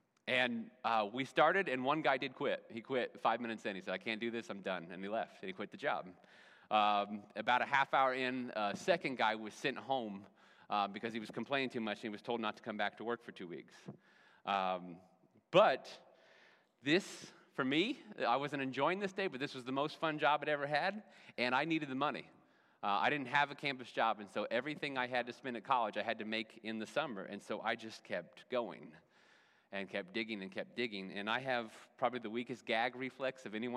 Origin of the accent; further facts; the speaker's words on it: Cloverdale, Indiana, United States; I grew up in Cloverdale, Indiana, and so I have a lot of memories at Lieber State Recreation Area.